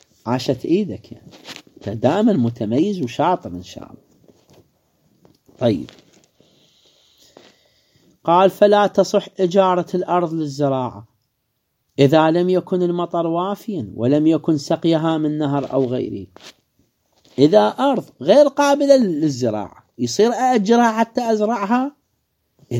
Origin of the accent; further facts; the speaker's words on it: Iraq; شايفين اكو محلات عندنا في بغداد شايفها اني في الحله باب المشهد